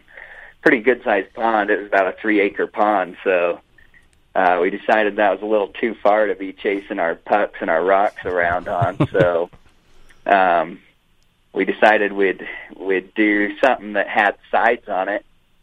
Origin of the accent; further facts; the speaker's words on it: Cedar City, Utah, United States; So I'm from Cedar City, Utah. Lived here most of my life, except for just a little bit of time in a few other places. But, yeah, mostly just a Cedar City guy.